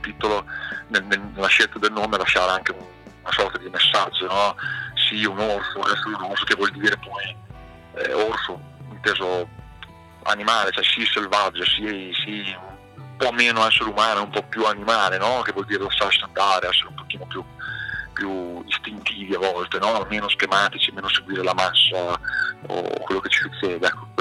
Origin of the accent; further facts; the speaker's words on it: Bologna, Emilia-Romagna, Italy; perché sono di Bologna